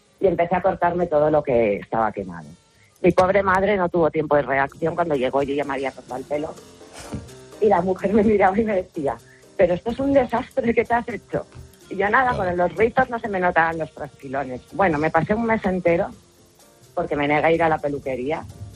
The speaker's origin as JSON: {"language": "Spanish", "region": "Valencian Community", "country": "Spain", "said": "Yo soy valenciana, ya sabéis todos los valencianos lo que nos gusta jugar con los petardos y tirar petardos."}